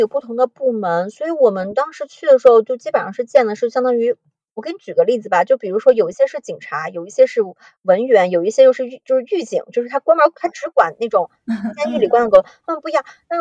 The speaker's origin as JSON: {"language": "Chinese", "country": "China", "said": "就是因为我们中国人养狗"}